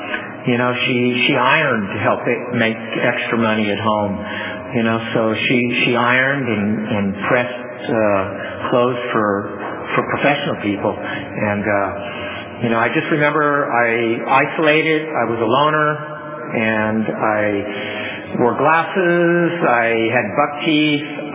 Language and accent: English; Hanford, California, United States; I have great memories of growing up in Hanford